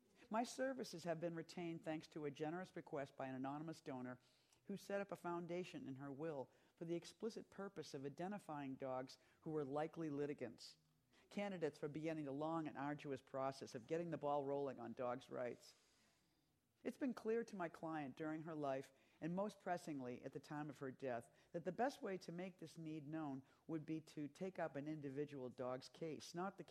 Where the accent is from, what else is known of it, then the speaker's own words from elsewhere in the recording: Boston, Massachusetts, United States; also born or lived in San Diego; now in New York, United States; I've lived in New York. I grew up in Boston, and I left Boston in 1974. And I've lived in New York ever since.